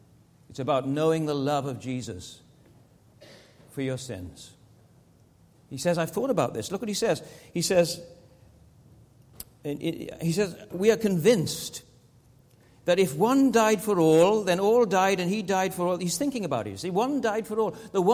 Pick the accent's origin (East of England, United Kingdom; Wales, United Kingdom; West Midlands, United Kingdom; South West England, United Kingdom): Wales, United Kingdom; also born or lived in Tasmania, Australia; now I'm from Wales, I'm from the west coast of Britain. I quite often used to go swimming in the sea in Wales without a wetsuit. I lived in Tasmania for 20 years.